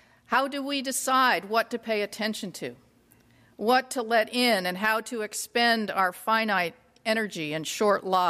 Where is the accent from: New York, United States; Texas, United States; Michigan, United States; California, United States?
New York, United States; New York City; I'm going to start this humble conversation with a story from my hometown of New York City.